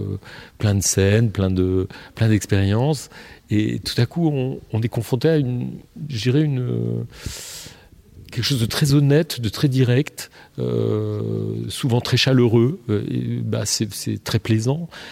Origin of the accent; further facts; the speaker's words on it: Grand Est, France; born there; mes origines géographiques. Moi, je suis né en Alsace. Le poids de l'Église protestante est assez assez présent